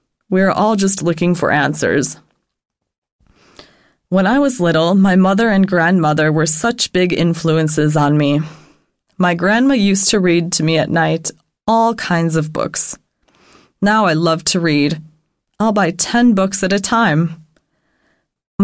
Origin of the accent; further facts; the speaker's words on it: Nashville, Tennessee, United States; now in Los Angeles, United States; I grew up in Nashville, and my parents taught me to respect my elders. We'd say things like "yes, ma'am," and "no, sir," to adults. But kids in Los Angeles don't do that.